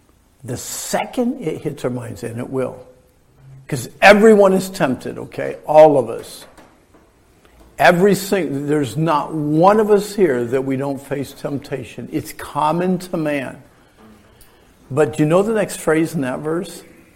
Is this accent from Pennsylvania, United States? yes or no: yes; Pennsylvania, United States; Now, I grew up in Pennsylvania, okay. Pennsylvania is called deer country.